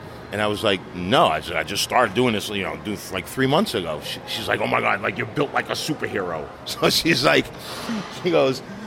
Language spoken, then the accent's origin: English; Monticello, New York, United States; also born or lived in Manhattan; Well, I was born in Manhattan, and then back in 1981, my mom moved us up to Monticello, New York, and where I lived till went to school, finished high school, graduated in 87.